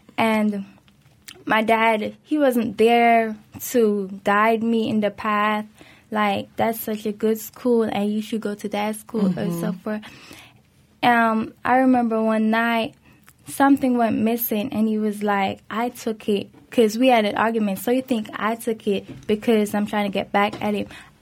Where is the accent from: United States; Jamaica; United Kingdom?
Jamaica; I'm Jamaican history, so I was living in Jamaica until he migrated when I was like 5 and so forth.